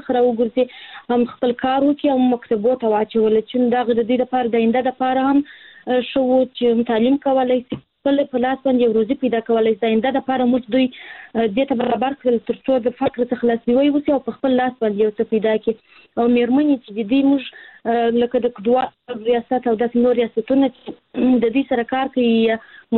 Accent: Kandahar, Afghanistan; زه هلمند نه د کندهار ولایت یم.

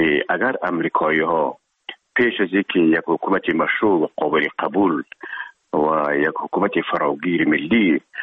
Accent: Herat, Afghanistan; مدتی که ما در کابل آمدیم، خود زمان از هرات که آمدیم به اکادمی نظامی

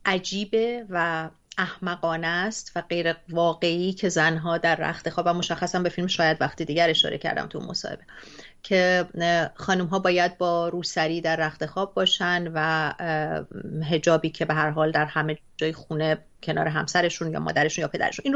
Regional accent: Iran; also born or lived in Dubai, United Arab Emirates; now in California, United States; من الان 8 سال و خورده ایست که در کالیفرنیا هستم ولی خب من خیلی ساله که از ایران آمدم بیرون اما 9 سالی در امارات بودم در دبی. بنابراین من به سن فرزندانم از ایران دور بودم یعنی تقریبا 23 سال

